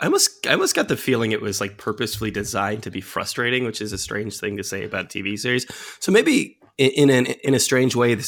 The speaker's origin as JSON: {"language": "English", "region": "New York", "country": "United States", "said": "I think as a New Yorker, it's kind of a wonderful show"}